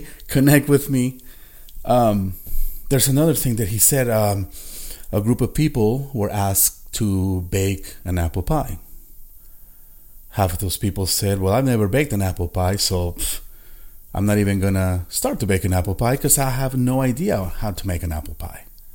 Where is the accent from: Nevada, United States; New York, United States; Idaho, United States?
Nevada, United States; Las Vegas; I'm from Las Vegas. Las Vegas is the city, our hub.